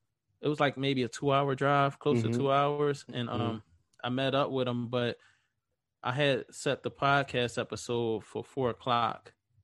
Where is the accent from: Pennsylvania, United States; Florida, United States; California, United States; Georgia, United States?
Pennsylvania, United States; Philadelphia; You know, I'm from Philly, so it's not a, you know, me and my I don't know if you...